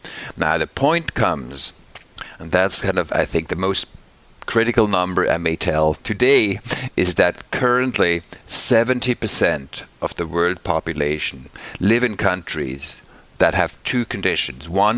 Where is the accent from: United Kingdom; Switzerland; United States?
Switzerland; I come from Switzerland. I grew up in Switzerland.